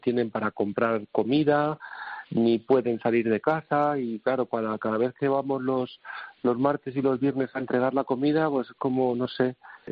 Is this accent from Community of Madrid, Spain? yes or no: yes; Madrid, Community of Madrid, Spain; yo soy muy de Madrid, ¿no? Soy un cocinero madrileño y quiero que mi ciudad vuelva otra vez a ser lo que era.